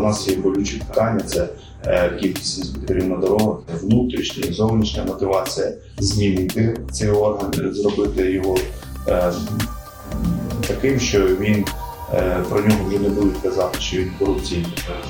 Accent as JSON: {"language": "Ukrainian", "town": "Zaporizhzhia", "region": "Zaporizhzhia Oblast", "country": "Ukraine", "tie": "born or raised there", "said": "Я з Запоріжжя, родом з невеликого села, яке знаходиться під Запоріжжям. В передмісті виріс там, і моє ставлення як людини відбулося саме там. Навчався я в Запоріжжі"}